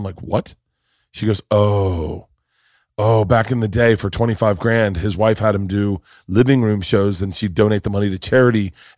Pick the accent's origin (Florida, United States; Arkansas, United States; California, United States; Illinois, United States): Florida, United States; I'm a big … fan. I grew up in Florida.